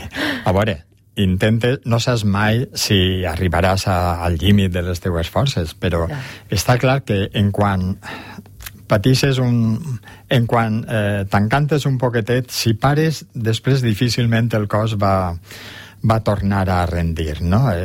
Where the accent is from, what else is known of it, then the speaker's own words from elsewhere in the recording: Oliva, Valencian Community, Spain; Sí, soc d'Oliva, sí, de tota la vida, i amb molt d'orgull, i sempre he volgut viure allí, no?